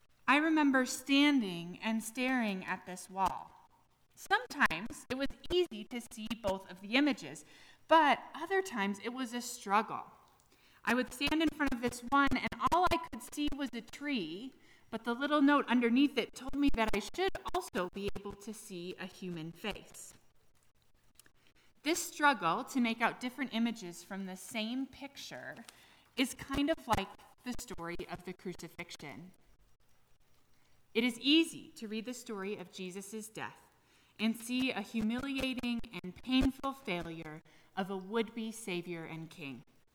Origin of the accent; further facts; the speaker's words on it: Minnesota, United States; When I was little and growing up in Minnesota, my mom would take my sister and I to the Science Museum.